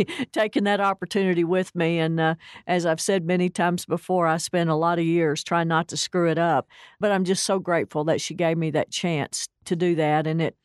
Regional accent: Tulia, Texas, United States; Growing up in Tulia, my folks were tech people

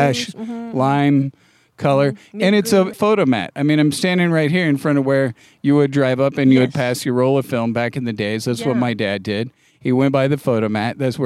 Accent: Oklahoma, United States; Like, I don't know. I'm from Oklahoma.

